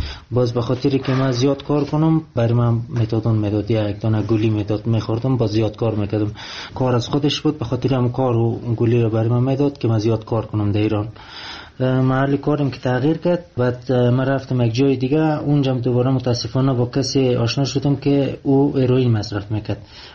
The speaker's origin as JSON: {"language": "Persian", "country": "Afghanistan", "also_born_or_lived": "Iran", "said": "من افغانی هستم"}